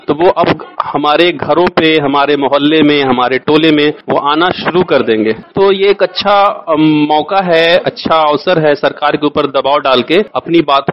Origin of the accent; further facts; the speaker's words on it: Harnaut, Bihar, India; हम हरनौत के रहने वाले हैं